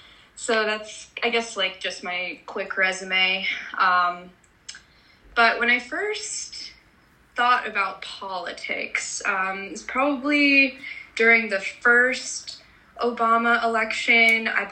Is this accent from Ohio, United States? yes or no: yes; Wooster, Ohio, United States; I grew up in Worcester, Ohio, sort of like a semi-rural small town in Ohio.